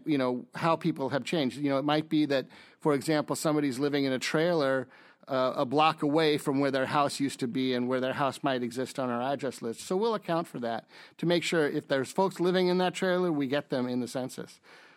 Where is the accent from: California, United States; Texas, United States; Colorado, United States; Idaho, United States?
California, United States; I'm from California, so I was very sensitive to the forest fires that happened last year.